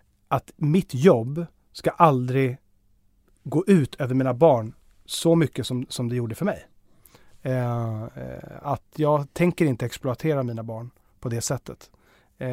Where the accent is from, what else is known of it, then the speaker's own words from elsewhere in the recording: Blidö, Stockholm County, Sweden; Blidö, där jag är uppvuxen.